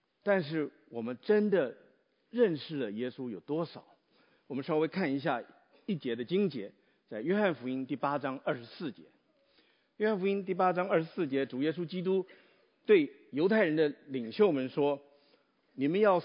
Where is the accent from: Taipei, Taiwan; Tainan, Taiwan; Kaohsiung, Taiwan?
Taipei, Taiwan; 我小的时候我在台北长大